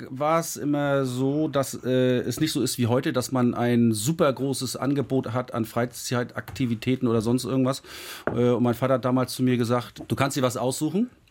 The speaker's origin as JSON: {"language": "German", "town": "Rosenheim", "region": "Bavaria", "country": "Germany", "tie": "born there", "said": "Ich bin 48 Jahre alt, geboren in Rosenheim. Das liegt in Bayern."}